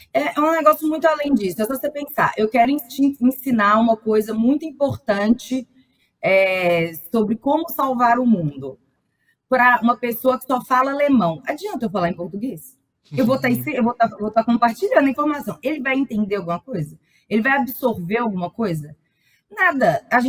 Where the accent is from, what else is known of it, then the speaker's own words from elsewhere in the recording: Minas Gerais, Brazil; eu sou de Minas Gerais.